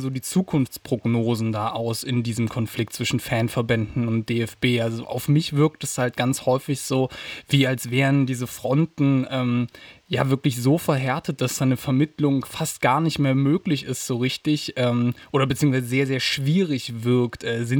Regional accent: Jena, Thuringia, Germany; von dem Verein aus meiner Heimatstadt, vom FCC Carl Zeiss Jena

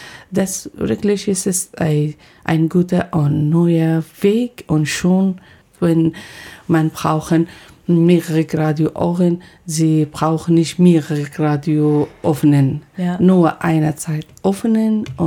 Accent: Afghanistan; German is a second language; moved away as an adult; aber in Afghanistan, ich studiere Director Producer und auch in meinem Heimatland, ich habe viele Nachrichten gelesen

